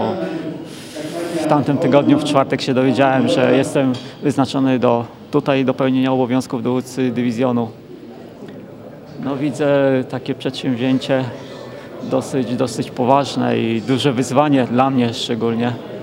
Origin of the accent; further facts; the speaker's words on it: Middle Pomerania, Poland; Pochodzę z Pomorza Środkowego, Pomorza Koszalin, Słupsk. Te dwie miejscowości są bliskie mojemu sercu.